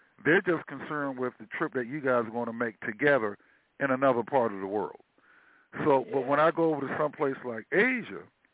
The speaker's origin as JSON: {"language": "English", "country": "United States", "said": "I'm an American. Let me put that out there first."}